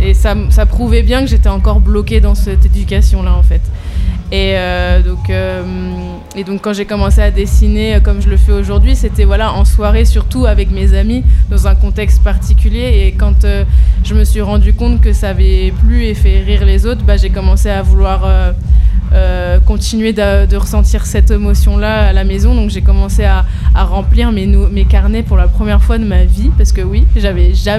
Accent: Paris, Île-de-France, France; Alors, je viens de Paris, moi.

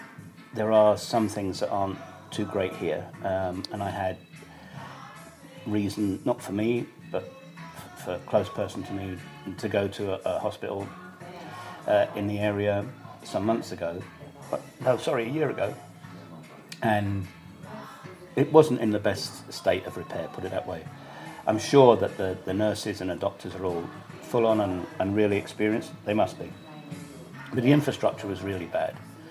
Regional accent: United Kingdom; even as a Brit, sometimes I get hurt about it.

